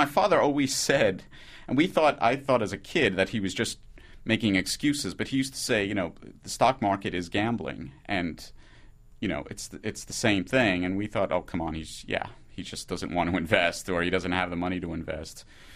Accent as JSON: {"language": "English", "town": "New York City", "region": "New York", "country": "United States", "said": "I grew up a Mets fan, even though I was from the Bronx."}